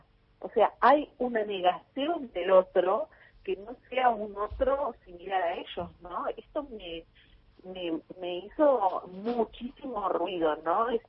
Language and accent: Spanish; Patagonia, Argentina; yo lo conozco desde siempre porque somos patagónicos